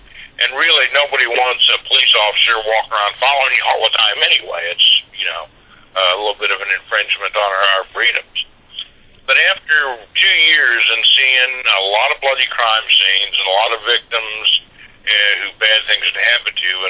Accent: Missouri, United States; moved away as an adult; I grew up in St. Louis County. And in all the time growing up there, I mean, until I left at about 18, I really never knew anybody who was a victim of violent crime.

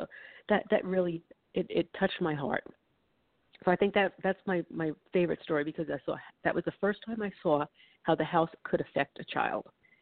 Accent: Brooklyn, New York, United States; Yeah, it was very different from where I grew up in Brooklyn, New York, where the houses were all attached

